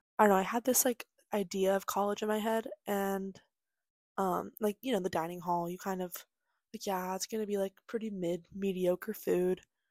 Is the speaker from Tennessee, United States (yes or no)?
no; Phoenix, Arizona, United States; I'm 19 years old. I am from Arizona, Phoenix, Arizona, and I go to Lindenwood University.